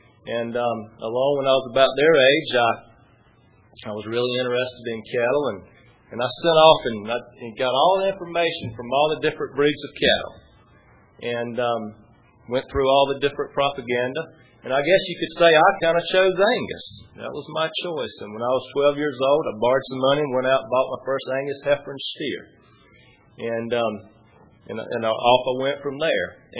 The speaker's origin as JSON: {"language": "English", "town": "Ridge Springs", "region": "South Carolina", "country": "United States", "said": "from Ridge Springs, South Carolina. And as you might guess, South Carolina is a long way from here."}